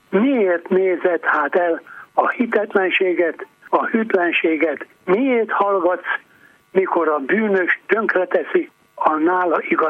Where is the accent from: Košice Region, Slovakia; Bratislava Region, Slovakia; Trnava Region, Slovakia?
Bratislava Region, Slovakia; Petržalka; mi Pozsony-Liget falumban laktunk, az Pozsonnyal áttellemben van, mint Pest és Buda, tehát a Duna jobb partján.